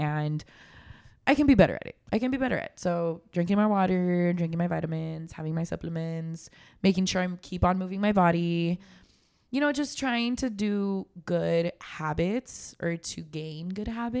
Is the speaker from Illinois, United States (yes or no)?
yes; Chicago, Illinois, United States; now in Laredo, United States; I mean, I am from Chicago. So I've lived there before. Yeah. But I haven't lived there as an adult.